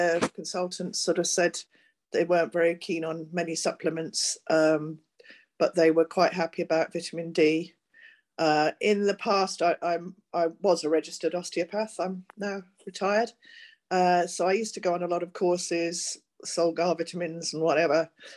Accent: London, United Kingdom; I'm from London.

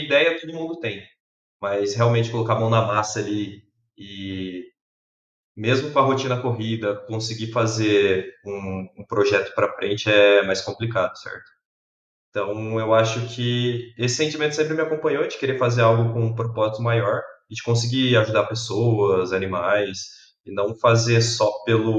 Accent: Londrina, Paraná, Brazil; sou de Londrina, nasci e fui criado aqui. Eu sou engenheiro civil, formado pela Universidade Estadual de Londrina.

